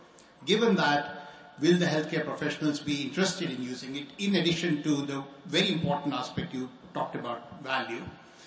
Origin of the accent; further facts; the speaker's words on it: California, United States; and I come from Silicon Valley, aren't we drinking the Silicon Valley Kool-Aid about LLMs?